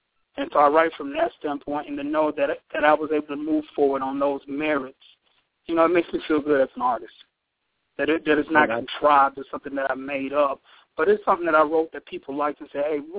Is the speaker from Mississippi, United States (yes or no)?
yes; Meridian, Mississippi, United States; I grew up in Meridian, Mississippi. So it's if you're not familiar with Mississippi, it's a town east of Jackson, about an hour and a half. I grew up there.